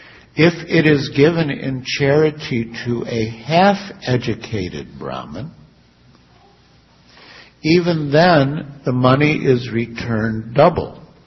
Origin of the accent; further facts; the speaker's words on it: Chicago, Illinois, United States; and I was from Chicago, get very cold in the winter.